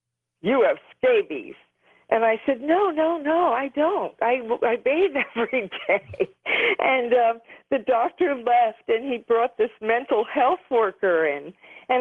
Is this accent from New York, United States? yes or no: no; New Jersey, United States; I grew up in New Jersey, and I saw the towers being built, and I just felt it.